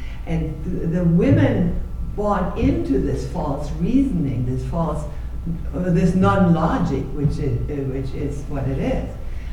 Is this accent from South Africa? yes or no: no; Germany; I grew up in Germany